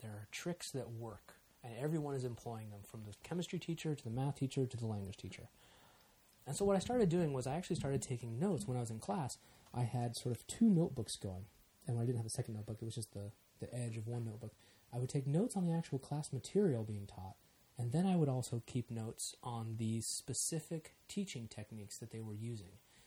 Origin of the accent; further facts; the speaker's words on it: Molalla, Oregon, United States; I grew up in Portland, Clackamas, Molalla, Oregon, so along the Willamette River.